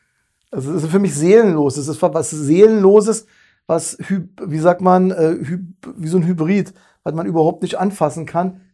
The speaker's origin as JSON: {"language": "German", "region": "Berlin", "country": "Germany", "said": "Bei uns in Berlin, Berlin Synagoge, Oranienburger Straße"}